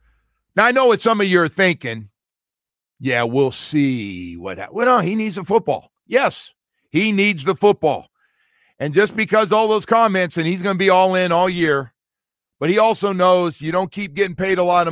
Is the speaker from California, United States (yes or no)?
yes; California, United States; You know, she's up next to my hometown, Northern California. They have to drive through my town to get to their town.